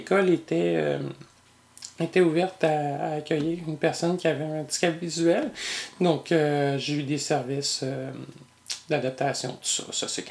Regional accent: Quebec City, Quebec, Canada; also born or lived in Sept-Îles; Oui, je suis né à Québec, exactement.

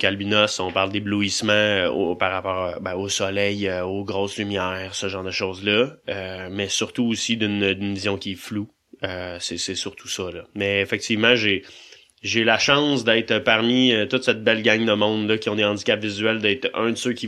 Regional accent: Saint-Jérôme, Quebec, Canada; born there; Moi, je suis né dans les Laurentides, dans le coin de Saint-Jérôme.

